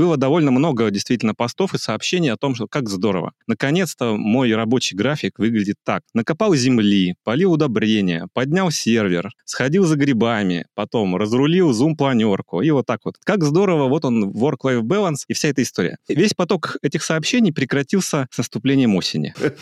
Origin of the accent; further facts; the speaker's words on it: Omsk, Omsk Oblast, Russia; во-первых, я из Омска